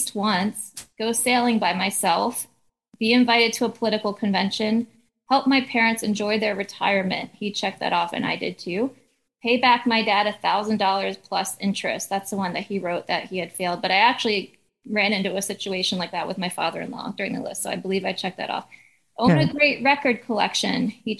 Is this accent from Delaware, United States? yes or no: yes; Delaware, United States; We're from Delaware.